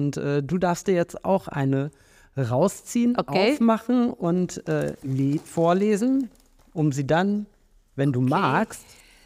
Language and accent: German; Bremen, Germany; Ich bin Bremerin.